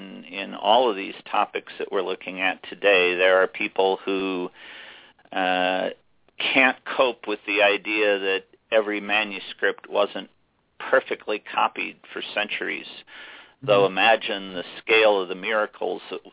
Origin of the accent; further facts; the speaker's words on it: Illinois, United States; even though I'm from Northern Illinois and I fantasize about seeing them in a World Series in my lifetime.